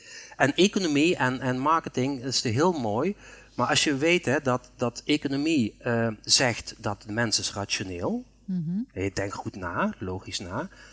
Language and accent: Dutch; Limburg, Netherlands; Ik ben uit Limburg, maar dat horen jullie natuurlijk helemaal niet.